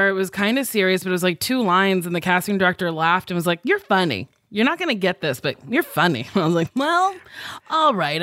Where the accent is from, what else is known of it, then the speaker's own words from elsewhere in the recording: New Jersey, United States; accent: Jersey; When I get drunk, I sound very Jersey because that's where I grew up. And you can take a bitch out of Jersey, but you can't take the trash out of he